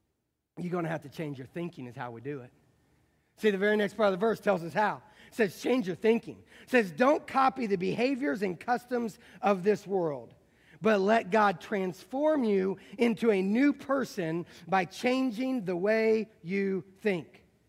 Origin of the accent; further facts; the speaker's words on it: Indiana, United States; accent: southern; Some people say I sound a little southern now, okay? I'm from the Midwest. I haven't always talked like this.